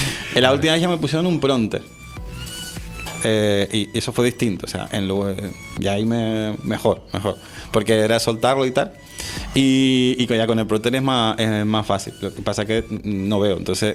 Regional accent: Tejina, Canary Islands, Spain; para que vean que hasta si yo, que soy de Tejina, lo sé hacer.

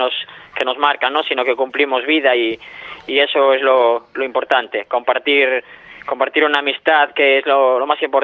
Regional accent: Galicia, Spain; born there; yo soy gallego de nacimiento, pero mucha gente sabe que y me bautizó en su momento como un gallego portuense

